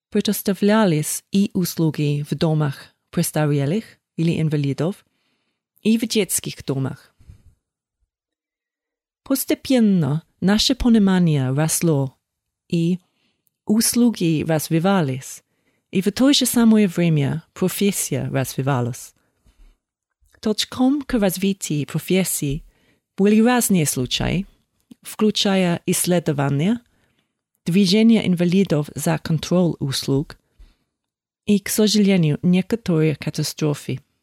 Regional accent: England, United Kingdom; Russian is a second language; Я из Англии.

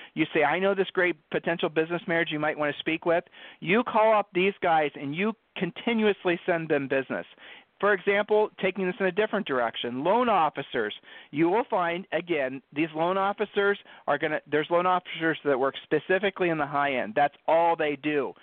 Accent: Ohio, United States; I'm from Ohio. Julie and I are from Ohio, so this stuff seems almost like it's hard to wrap your mind around.

